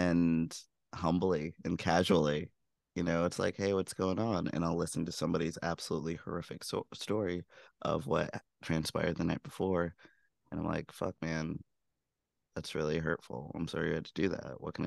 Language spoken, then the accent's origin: English; Richmond, Virginia, United States; I'm guilty of being a founder who created this kind of whirlwind of energy as well, in my hometown too. Back when I was co-starting the Rock and Roll Camp for Girls in Richmond, Virginia.